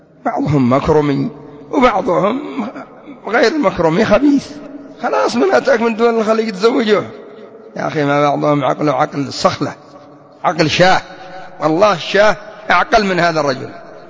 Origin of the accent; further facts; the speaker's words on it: Yemen; فترة من الفترات انتشر عندنا في اليمن ما يسمى بالزواج السياحي